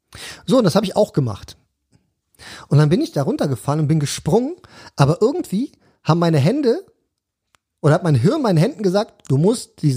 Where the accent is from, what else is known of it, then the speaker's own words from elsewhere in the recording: Cologne, North Rhine-Westphalia, Germany; da wo ich aufgewachsen bin, im kritischen Brennpunkt Kölns.